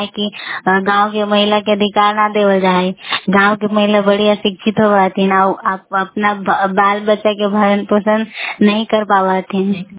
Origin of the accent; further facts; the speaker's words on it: Dasauti, India; हमारा गांव दसौती है।